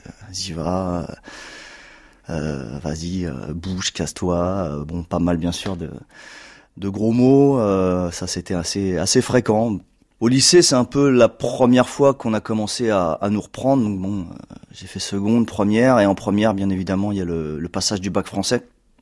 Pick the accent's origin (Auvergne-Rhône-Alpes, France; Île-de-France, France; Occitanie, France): Île-de-France, France; Drancy; je suis né à Drancy, en Seine-Saint-Denis. Je suis né en 71, donc j'ai grandi, j'ai fait toute ma scolarité en Seine-Saint-Denis. Et on était avec les copains, on avait une façon de parler, on avait un accent